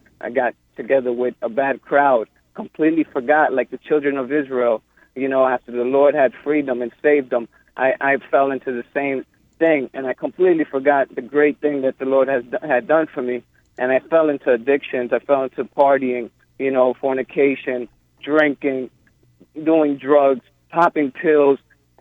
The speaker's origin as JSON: {"language": "English", "country": "El Salvador", "moved": "yes", "said": "When I was younger, I was coming from El Salvador, actually, and I found myself in the desert."}